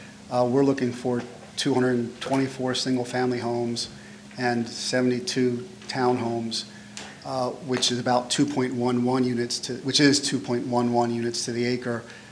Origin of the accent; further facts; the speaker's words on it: Wilmington, United States; I'm from Wilmington, so.